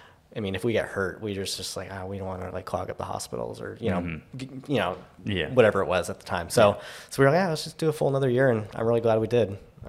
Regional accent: Woodinville, Washington, United States; also born or lived in Shoreline; I'm from Washington, born in Woodinville, and then moved to Shoreline when I was like in high school.

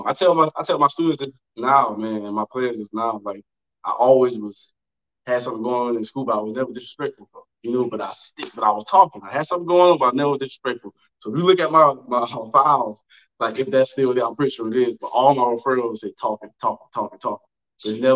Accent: Santee, South Carolina, United States; also born or lived in Summerton; So I claim both, but I do let people know. You know, I'm from Santee.

